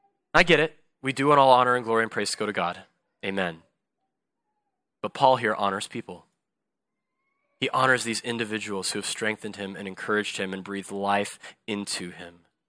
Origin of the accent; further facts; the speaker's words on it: US South, United States; I grew up in the South where everyone's always inviting you into their home to eat fried chicken and apple pie like every single day.